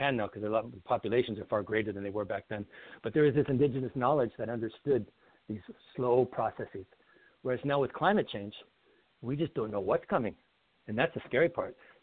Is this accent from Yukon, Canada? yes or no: yes; Old Crow, Yukon, Canada; Old Crow, where I grew up in Yukon, is calling a state of emergency because of the melting permafrost